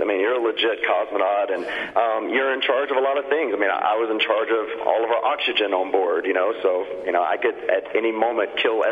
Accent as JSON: {"language": "English", "region": "Mississippi", "country": "United States", "tie": "born or raised there", "said": "growing up in Mississippi, yes, I fish a lot"}